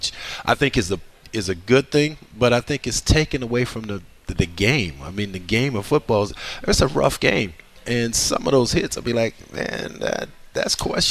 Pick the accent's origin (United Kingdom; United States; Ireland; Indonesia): United States; New Orleans, Louisiana; Even though I'm from New Orleans and love the Saints, but I am always a Falcon at heart.